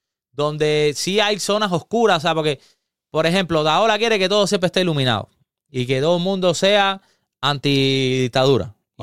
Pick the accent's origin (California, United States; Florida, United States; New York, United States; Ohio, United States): Florida, United States; Miami; yo soy de aquí de Miami